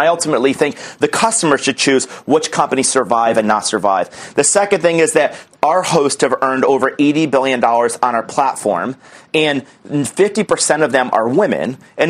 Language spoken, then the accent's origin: English; Albany, New York, United States; Well, I'm from the East Coast. I grew up in Albany, New York. Albany, New York. My parents are social workers. My dad worked for the state of New York.